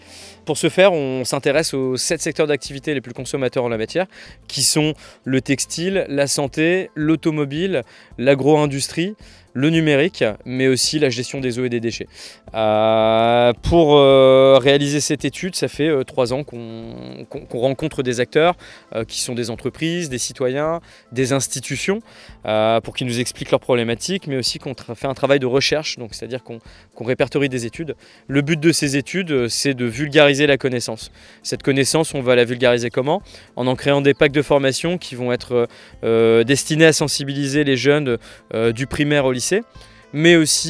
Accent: Lens, Hauts-de-France, France; je viens du Pas-de-Calais, je suis né à Lens. Mes deux grands-pères étaient mineurs c'est une richesse d'avoir grandi ici.

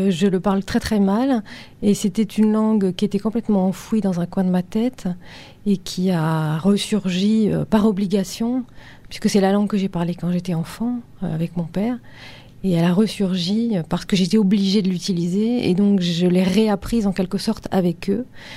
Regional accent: France; born there; Moi, je ne suis pas une déracinée, parce que je suis née en France, mais mon père est né à Téhéran.

